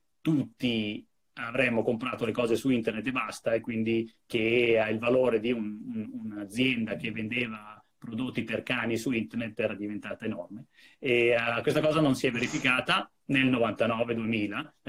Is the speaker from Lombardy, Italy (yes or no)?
yes; Lombardy, Italy; born there; sono nato in Valtellina, sono andato a studiare a Pavia